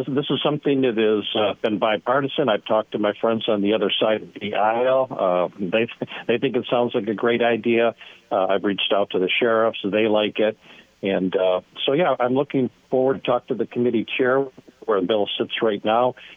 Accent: Troy, Michigan, United States; now in Gaylord, United States; I grew up in Troy, but I've been up here for almost 30 years.

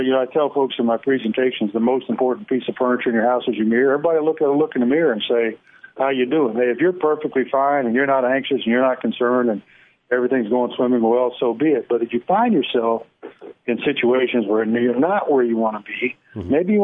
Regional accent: Hamilton, Ohio, United States; You know, I grew up in Hamilton, Ohio

